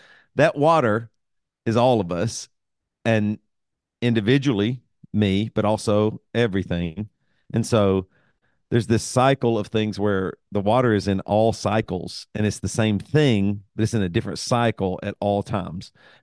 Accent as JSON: {"language": "English", "region": "the South", "country": "United States", "said": "I eat grits because I'm from the South and I wouldn't have liked them if I wasn't from the South or something. I'm in America. Christianity was just pushed on me in the Southern Bible Belt."}